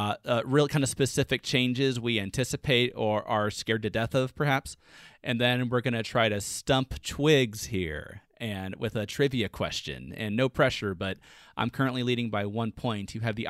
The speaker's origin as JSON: {"language": "English", "region": "Florida", "country": "United States", "tie": "born or raised there", "said": "Whereas I grew up in Florida, so I actually like it when the sun's not out."}